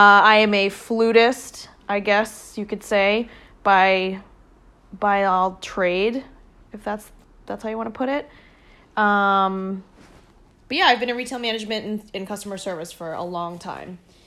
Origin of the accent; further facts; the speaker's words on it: Massachusetts, United States; So I am originally from the South Shore of Massachusetts.